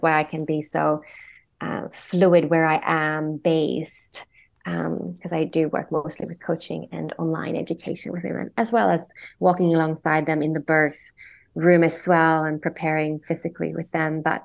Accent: Australia; So I'm an Australian midwife. I became a midwife in Australia. I used to live in Byron Bay.

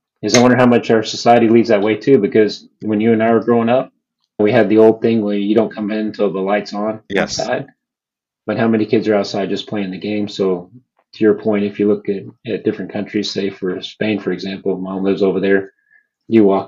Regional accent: Texas, United States; And I wonder, too, just in looking around, because growing up in West Texas, especially within the immigrant families that come in from all over Latin America

